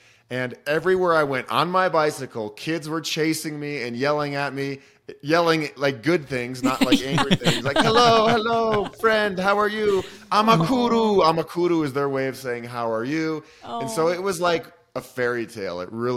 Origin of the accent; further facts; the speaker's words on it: Boulder, Colorado, United States; You know, I grew up in Boulder in this beautiful little protected bubble. It's a beautiful city, but I didn't get out much.